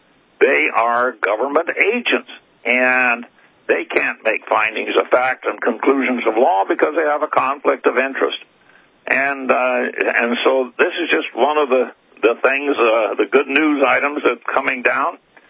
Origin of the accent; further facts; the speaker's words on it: Montana, United States; State legislatures, like in Montana, my home state